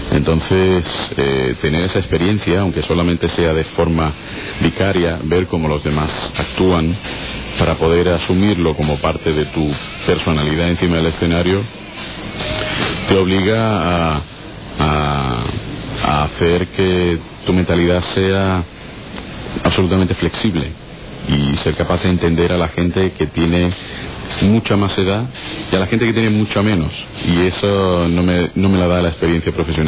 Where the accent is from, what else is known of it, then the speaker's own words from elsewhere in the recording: Málaga, Andalusia, Spain; Yo soy del barrio de Gamarra. Mi madre era del centro, digo era, porque luego se fueron a vivir a Gamarra, y mi padre perchelero. Entonces, ahora vivo en Pedregalejo.